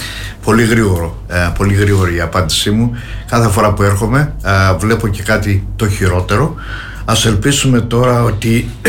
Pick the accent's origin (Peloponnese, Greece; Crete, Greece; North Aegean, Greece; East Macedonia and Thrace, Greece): Crete, Greece; Alikarnassos; βλέπω τον τόπο μου εδώ, την Αλικαρνασσό, να πηγαίνει προς τα πίσω.